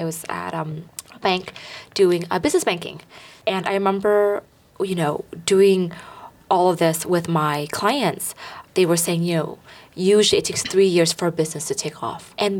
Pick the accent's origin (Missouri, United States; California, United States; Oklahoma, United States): California, United States; Growing up in the Bay Area, you know, it was always cold.